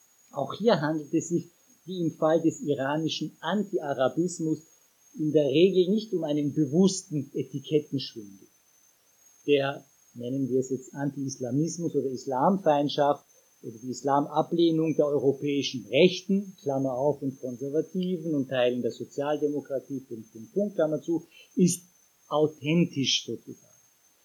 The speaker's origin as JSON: {"language": "German", "country": "Iran", "said": "ich komme selber aus dem Iran"}